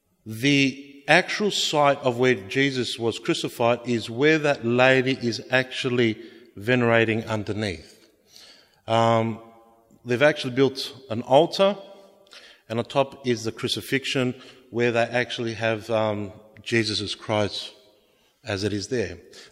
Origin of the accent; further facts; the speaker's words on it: Australia; I said, sorry, you know, I'm from Australia, so I could excuse myself.